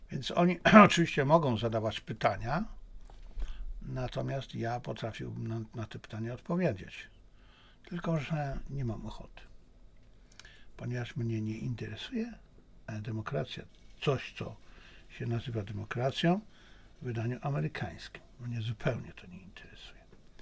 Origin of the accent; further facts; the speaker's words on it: China; również jestem Chińczykiem i chińskim nacjonalistą